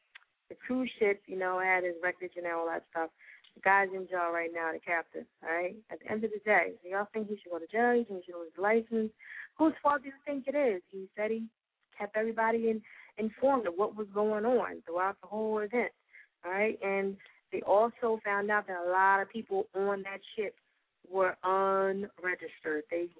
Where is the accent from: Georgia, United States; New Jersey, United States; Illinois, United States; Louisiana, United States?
New Jersey, United States; now in Philadelphia, United States; Shout out to Jersey. They don't hit crazy. That's my home state, in case y'all didn't know.